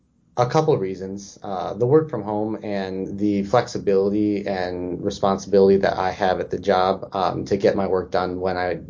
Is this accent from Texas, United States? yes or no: no; Chicago, Illinois, United States; also born or lived in Boston / Washington; No, I'm actually from Chicago. My family is from Chicago and lived here most all my life, and then before I moved to Boston for school and then later Washington.